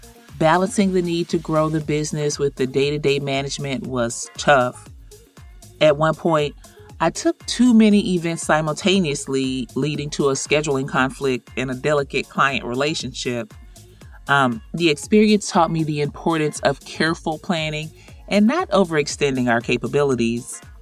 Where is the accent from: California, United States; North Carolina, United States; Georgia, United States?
Georgia, United States; Atlanta; from Atlanta, Georgia.